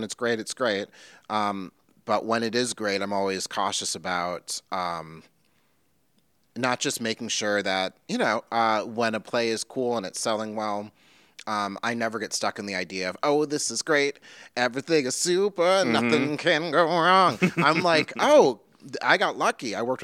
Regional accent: Minnesota, United States; I'm a Midwest person. I'm from Minnesota.

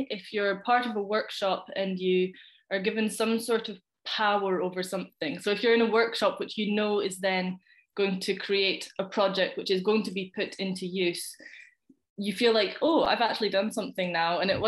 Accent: Scotland, United Kingdom; I grew up in the Highlands of Scotland, right, just 10 minutes away from Loch Ness, very rural area. And I grew up in quite an international family, I suppose, because my mum is French and my dad's English.

